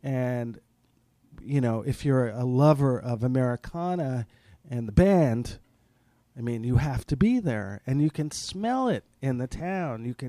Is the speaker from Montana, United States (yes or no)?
no; Brooklyn, New York, United States; Well, I grew up in Brooklyn Heights, and eventually ended up working in the record business as a young adult in my 20s and 30s.